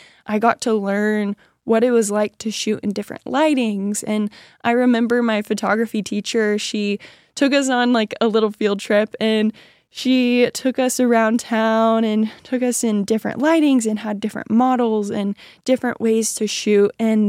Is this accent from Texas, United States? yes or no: yes; Amarillo, Texas, United States; now in Fort Worth, United States; I'm a photographer here in Fort Worth, Texas. I grew up in Amarillo, Texas. Shout out Amarillo. Amarillo is a really small town.